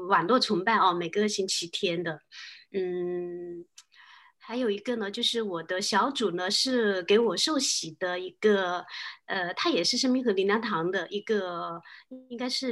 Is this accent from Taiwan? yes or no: no; Shenzhen, Guangdong, China; now in Sunnyvale, United States; 大家好，我来自深圳，但是呢我现在是在美国，因为陪孩子读书，所以呢我就在美国的那个加州，北加州的 Sunnyvale， 住在这一边。我是去年1月28号受洗的。